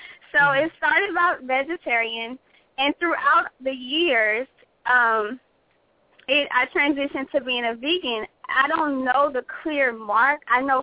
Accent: Houston, Texas, United States; I am originally from Houston, Texas. I am definitely 100% Southern girl, you know, fried fish, pork chops.

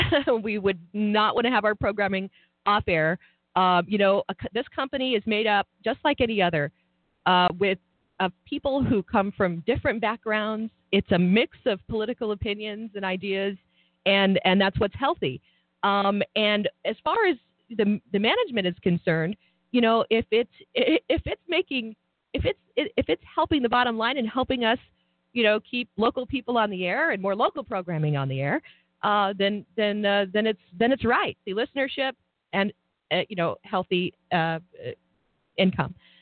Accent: El Paso, Texas, United States; I was born and raised in El Paso and went to college in Portales.

